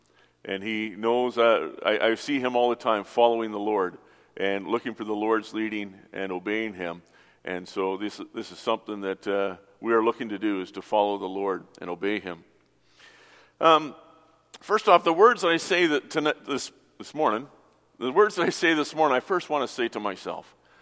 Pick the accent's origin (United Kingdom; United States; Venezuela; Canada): Canada; Surrey, British Columbia; We're from Surrey, so we got a tour around here, and it's beautiful to see.